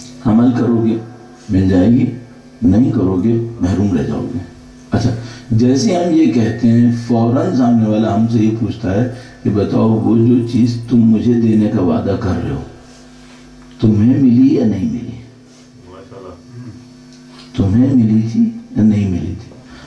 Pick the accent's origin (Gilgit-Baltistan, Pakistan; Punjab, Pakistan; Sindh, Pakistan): Sindh, Pakistan; Karachi; میں تو چلو رہنے والا ہی کراچی کا ہوں, تو میں اس آگ کے جہنم میں یہاں رہنے پہ مجبور ہوں